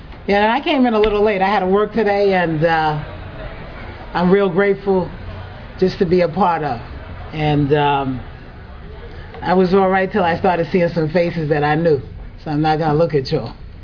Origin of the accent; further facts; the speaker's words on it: Brooklyn, New York, United States; And born and raised in Brooklyn, moved to New Rochelle.